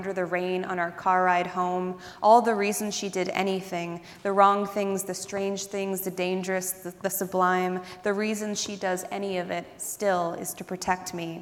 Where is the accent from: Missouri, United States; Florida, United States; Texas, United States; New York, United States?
Florida, United States; Boca Raton; it is a coming-of-age memoir as well about being a Chinese, Hawaiian, lesbian outcast growing up in Boca Raton, Florida.